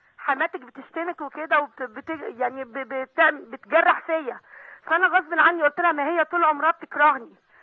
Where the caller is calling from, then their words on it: Sharqia Governorate, Egypt; حضرتك من الشرقيه